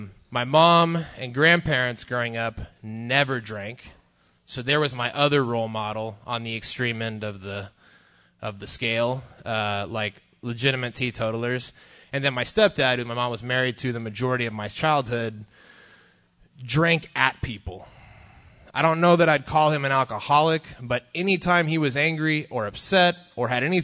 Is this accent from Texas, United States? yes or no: yes; Houston, Texas, United States; I grew up in Southwest Houston. I'm now 31.